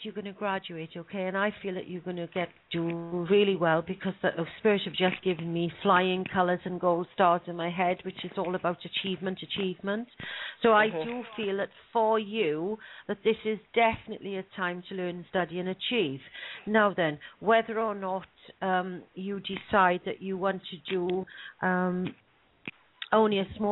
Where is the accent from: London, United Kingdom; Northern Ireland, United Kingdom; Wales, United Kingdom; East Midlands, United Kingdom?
Wales, United Kingdom; The roadshow is starting in South Wales, which is going to be very important to myself and Mike, as we are both Welsh, and we can't wait to take the roadshow to our homeland, if you like, of South Wales.